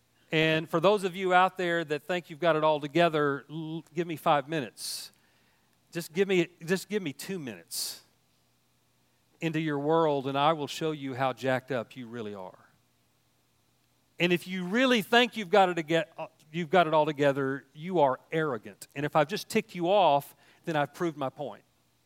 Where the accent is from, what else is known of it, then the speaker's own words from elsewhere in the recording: Enid, Oklahoma, United States; born there; I was born in Enid, Oklahoma, September 25th, 1962. And after I got out of the hospital, my parents took me to our little farmhouse that we lived in out between Lahoma and Mino.